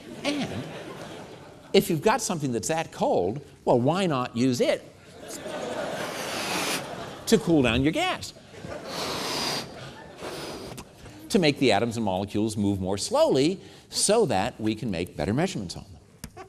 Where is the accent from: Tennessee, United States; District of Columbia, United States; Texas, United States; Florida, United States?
District of Columbia, United States; Washington; I come from Washington, D.C. Hot air is in.